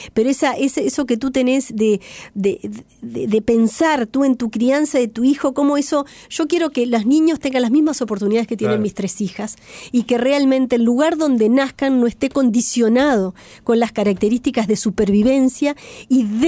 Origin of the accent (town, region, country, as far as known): Uruguay